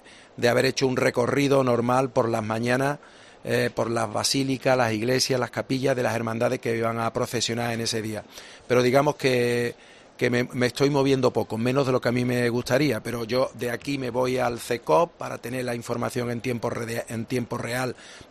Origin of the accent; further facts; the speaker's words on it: Seville, Andalusia, Spain; que es lo que nos merecemos como sevillanos.